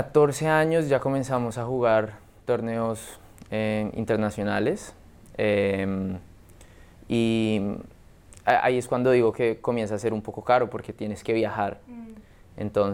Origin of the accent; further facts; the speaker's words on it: Bogotá, Colombia; Yo soy de Bogotá